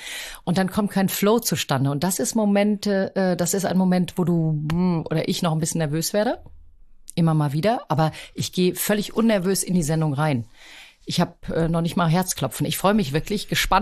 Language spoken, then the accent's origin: German; Rüsselsheim, Hesse, Germany; born there; Ich bin, wie du sagst, in Rüsselsheim geboren